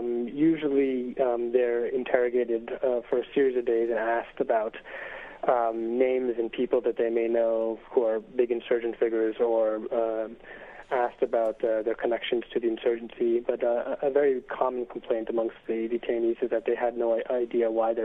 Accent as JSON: {"language": "English", "country": "United States", "said": "especially given that I'm an American"}